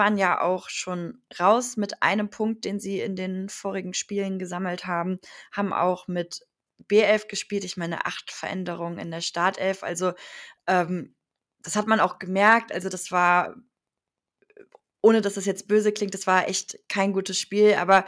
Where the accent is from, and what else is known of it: Leverkusen, North Rhine-Westphalia, Germany; born or raised there